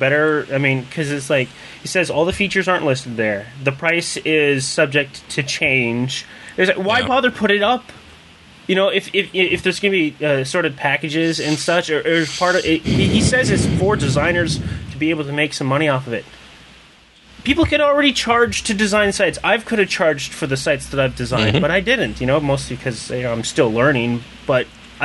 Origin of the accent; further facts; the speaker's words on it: United States; because I'm an American. I believe in that sort of thing, and unfairness is just, I guess, America's way.